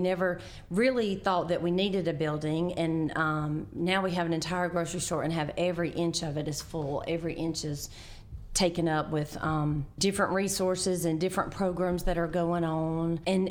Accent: Georgia, United States; So the PK moved like 5 different schools and ended up, so I graduated from Early County High School, South Georgia

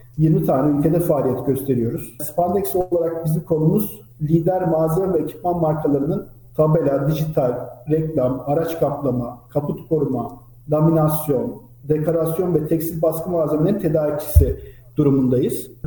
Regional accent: Ankara, Turkey; born there; Ben 1985 Ankara doğumluyum.

